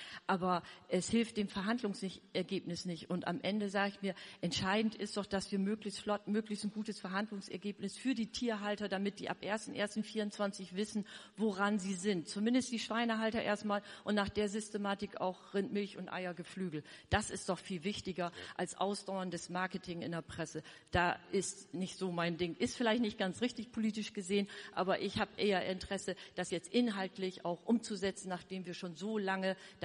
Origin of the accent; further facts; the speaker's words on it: Northern Germany, Germany; ich komme aus Norddeutschland